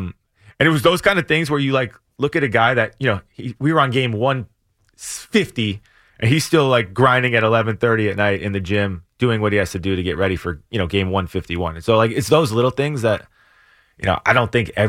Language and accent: English; Los Angeles, California, United States; It's so funny with Piazza, because I grew up in Los Angeles, like I think Piazza was a Dodger.